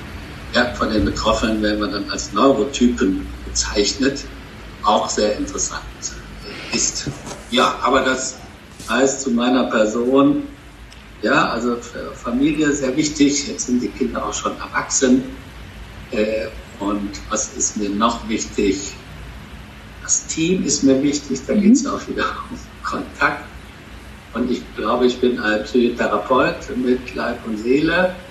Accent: Cologne, North Rhine-Westphalia, Germany; Düsseldorf als Kölner ist ja schon auch weit weg.

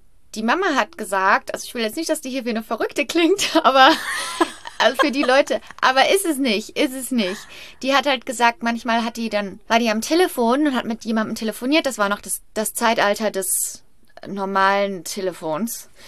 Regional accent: Brachelen, North Rhine-Westphalia, Germany; Also ich bin im Brachelen, im Kreis Hückelhofen, aufgewachsen. Und da haben wir in einem alten Haus gewohnt.

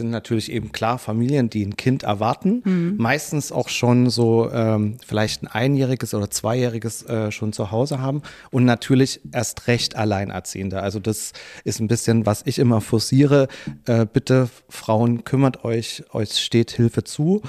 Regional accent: Berlin, Germany; als Berliner Junge

